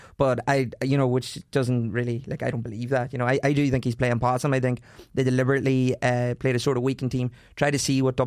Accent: Northern Ireland, United Kingdom; No, lad, I'm from Tyrone.

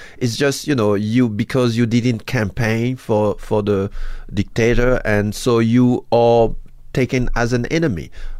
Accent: Haiti; English is a second language; I'm Haitian. I'm born in Haiti. My parents left to go work in the Congo.

